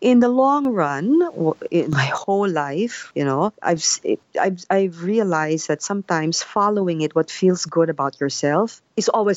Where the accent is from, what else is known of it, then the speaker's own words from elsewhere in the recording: Philippines; I'm a Filipino, and I'm very much, I've worked all my life in the Philippines